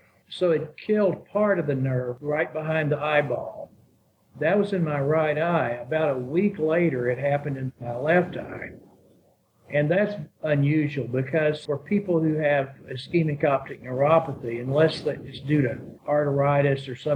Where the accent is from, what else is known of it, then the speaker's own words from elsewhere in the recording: Arkansas, United States; I grew up in Arkansas. I went to school in Arkansas, went to medical school there, graduated in 1968.